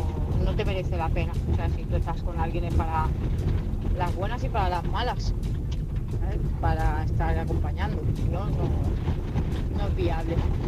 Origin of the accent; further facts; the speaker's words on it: Tarragona, Catalonia, Spain; de Tarragona.